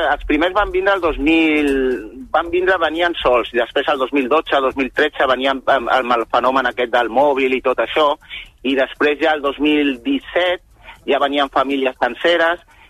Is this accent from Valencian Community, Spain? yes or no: no; Barcelona, Catalonia, Spain; Sí, jo soc barceloní, català